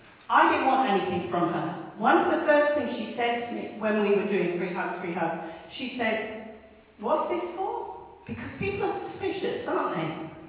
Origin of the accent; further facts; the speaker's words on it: England, United Kingdom; This is England. We are British.